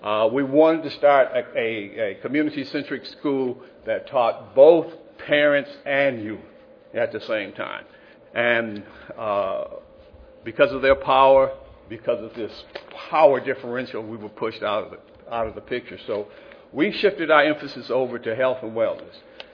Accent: Marin City, California, United States; We are from Marin City. Marin City is a small village up in Marin County.

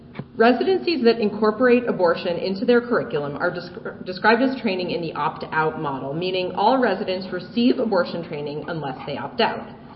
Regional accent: Chicago, Illinois, United States; I grew up in Chicago, and when I decided to return home for residency

